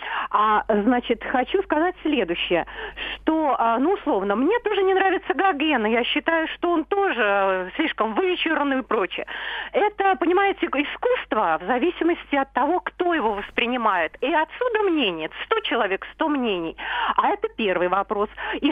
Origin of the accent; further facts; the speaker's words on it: Moscow, Russia; Я тоже коренная москвичка